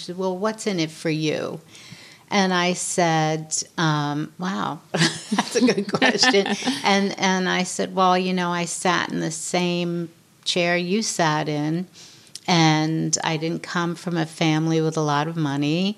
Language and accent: English; New York, United States; I'm born and raised in New York. I'm tough.